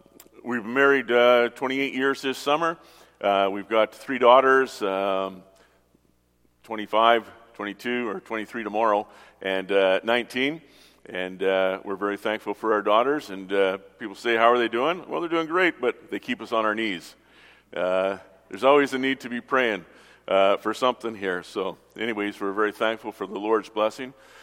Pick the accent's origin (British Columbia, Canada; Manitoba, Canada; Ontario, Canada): British Columbia, Canada; Surrey; We're from Surrey, so we got a tour around here, and it's beautiful to see.